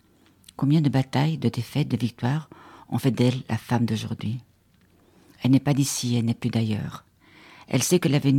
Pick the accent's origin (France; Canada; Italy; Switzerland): Italy; je suis italienne